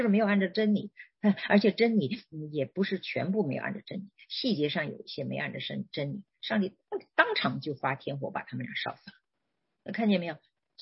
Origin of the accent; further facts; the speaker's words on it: China; 你知道我们中国人为什么不愿意读？就因为我们没有契约精神，我们讨厌这些繁琐的东西。